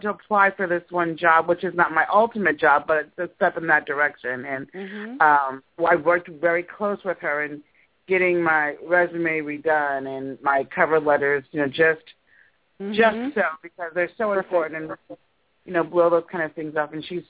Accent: Chicago, Illinois, United States; It's different, and I grew up in Chicago, so it's different, but it's a great place to get away.

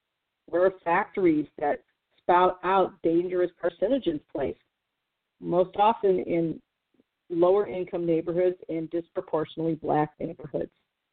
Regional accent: St. Louis, Missouri, United States; My hometown of St. Louis is a prime example.

